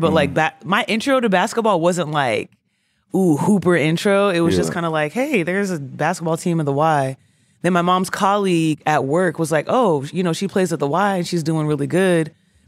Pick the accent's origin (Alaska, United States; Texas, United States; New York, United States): Texas, United States; Because I grew up in Texas. So I grew up watching a lot of Texas basketball.